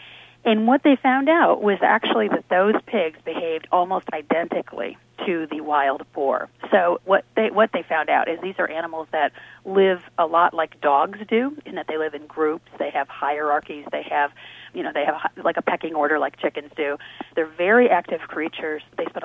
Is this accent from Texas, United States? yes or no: no; Kalamazoo, Michigan, United States; I grew up in Kalamazoo, which is an urbanized community, obviously. But I spent a lot of time on farms while I was growing up